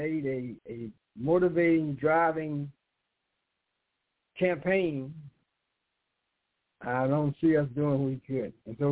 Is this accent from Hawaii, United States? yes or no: no; Mound Bayou, Mississippi, United States; Again, I grew up in Mount Bayou umbrella area.